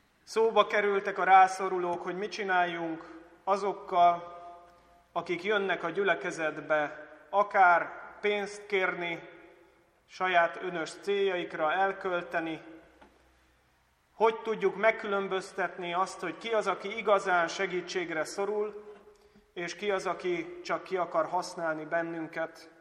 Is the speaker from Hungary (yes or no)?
yes; Budapest, Hungary; az én hazámban, Budapesten, Rákosszent Mihályon, ahonnan én származom